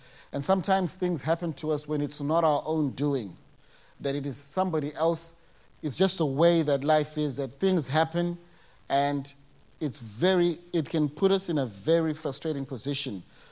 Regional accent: Zimbabwe; And so I recall I grew up in Zimbabwe.

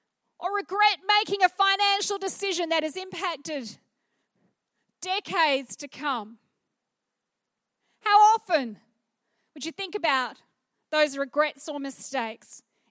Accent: England, United Kingdom; Amen, as an English person. Amen, as a Pentecostal.

